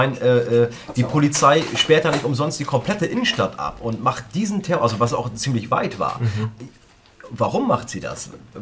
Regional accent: Iran; Also warum habe ich als Iraner

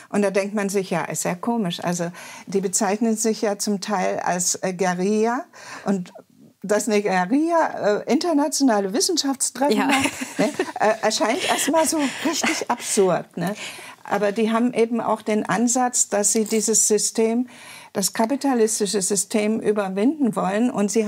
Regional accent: East Germany, Germany; ich komme ja auch aus der DDR, also sowohl in der DDR als auch jetzt in der Bundesrepublik als Sozialwissenschaftlerin gearbeitet

